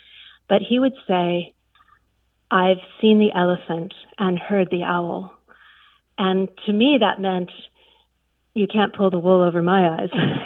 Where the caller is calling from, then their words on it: Santa Cruz, California, United States; I'm calling from Santa Cruz, California, and I really enjoy your show.